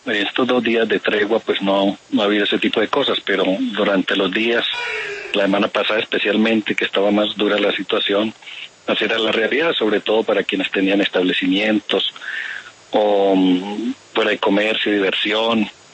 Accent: Antioquia, Colombia; now in Ocaña, Colombia; Yo soy incluso del interior del país, yo soy de Antioquia, llevo 4 años aquí en Ocaña como obispo

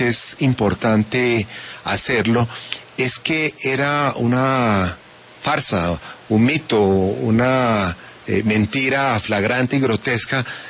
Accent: Colombia; Yo como colombiano

